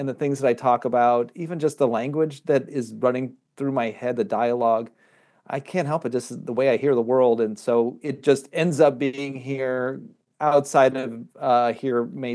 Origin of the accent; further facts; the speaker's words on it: Iowa, United States; now in Chicago, United States; I grew up in Iowa and have lived in the Chicagoland area for a very long time.